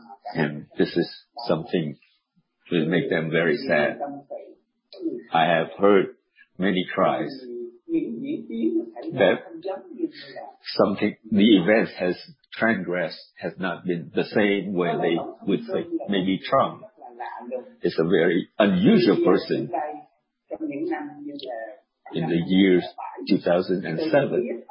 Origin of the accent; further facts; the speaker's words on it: Colorado Springs, Colorado, United States; I grew up here in Colorado Springs.